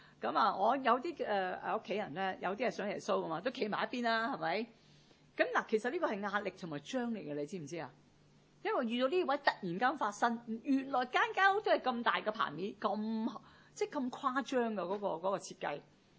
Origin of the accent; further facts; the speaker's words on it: Zhongshan, Guangdong, China; 前几个月呢，我就去我的故乡中山呢是探亲，很多年没去。